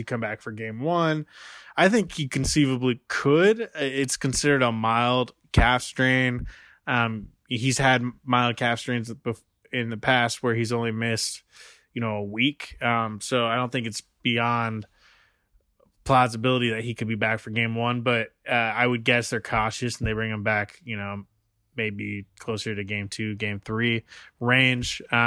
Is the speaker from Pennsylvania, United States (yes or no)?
no; Portland, Oregon, United States; And I grew up in Portland. I'll be completely candid on the podcast. I grew up a Blazers fan.